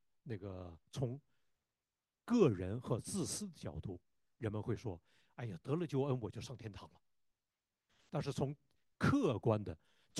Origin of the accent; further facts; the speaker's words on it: Northeast China, China; 我就觉得作为一个东北人，有的时候过年过节听一下赵本山，看一下赵本山的小品，那就是我作为一个东北人，一个世上的人，喜乐的最高点了